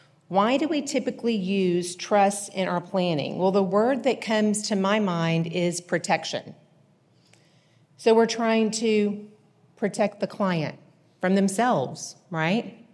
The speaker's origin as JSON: {"language": "English", "region": "Texas", "country": "United States", "accent": "East Texas", "lives_now": "Bel Air, United States", "said": "I live in Bel Air, Texas, but I hail from East Texas, and you should be able to tell by this accent, right?"}